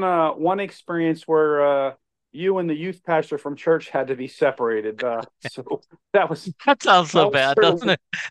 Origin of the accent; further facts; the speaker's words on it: Pennsylvania, United States; I was growing up in Western Pennsylvania